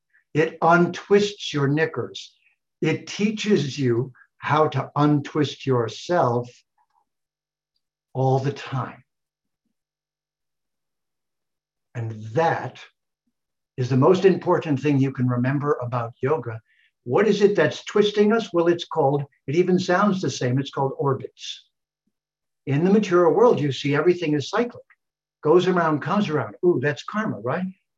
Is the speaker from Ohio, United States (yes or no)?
no; Detroit, Michigan, United States; I'm from Detroit.